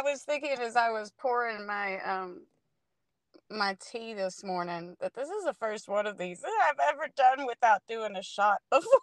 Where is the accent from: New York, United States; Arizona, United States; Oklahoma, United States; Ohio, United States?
Oklahoma, United States; I'm really from Oklahoma, yeah.